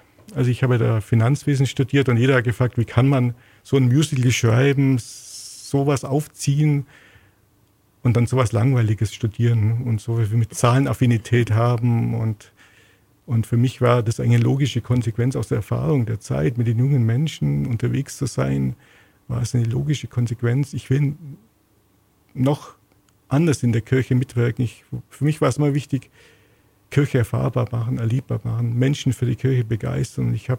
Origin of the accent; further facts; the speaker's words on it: Bavaria, Germany; Ja, ich bin in Emmersage aufgewachsen. Meine Eltern sind kurz vor meiner Geburt von Augsburg nach Emmersage gezogen. Sind also beide Augsburger. Ich habe aber Wurzeln im kleinen Weißertal und im schwäbischen Bereich.